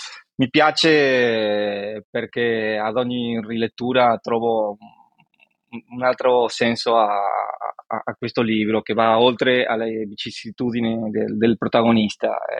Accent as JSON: {"language": "Italian", "region": "Buenos Aires", "country": "Argentina", "second_language": "Italian", "moved": "as an adult", "lives_now": "Italy", "said": "dall'accento come avrai immaginato sono argentino di Buenos Aires e dopo essermi laureato all'Università di Buenos Aires sono venuto qua in Italia al nord-est"}